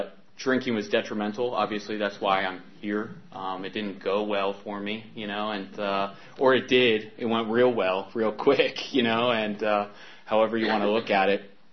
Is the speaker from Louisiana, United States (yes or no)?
no; Virginia, United States; I grew up in Northern Virginia with three sisters and my grandparents and my mom all under the same roof.